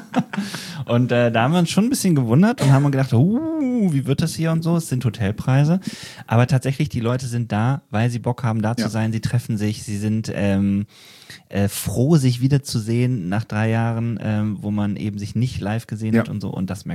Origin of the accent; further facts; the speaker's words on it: Wetzlar, Hesse, Germany; Ja, ich bin aus Wetzlar.